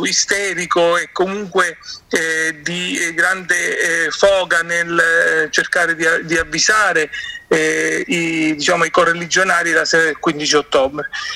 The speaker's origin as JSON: {"language": "Italian", "region": "Basilicata", "country": "Italy", "said": "mi chiesi subito cosa ci facesse a Lago Negro, nella mia terra in Basilicata"}